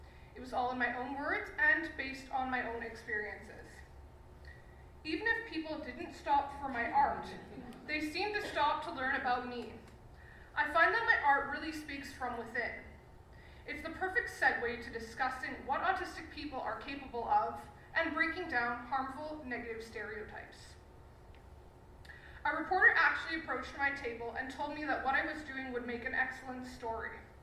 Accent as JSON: {"language": "English", "town": "Vancouver", "region": "British Columbia", "country": "Canada", "tie": "born there", "said": "I was born in Vancouver, BC."}